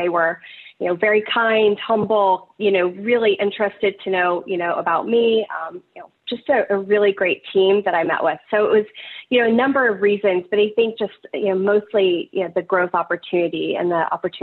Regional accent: Texas, United States; I am originally from West Texas.

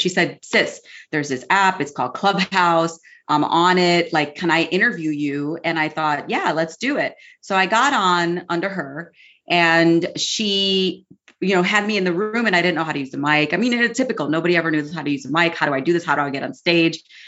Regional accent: Chicago, Illinois, United States; I'm from Chicago, born and raised, went to high school in Chicago, grammar school, the whole thing.

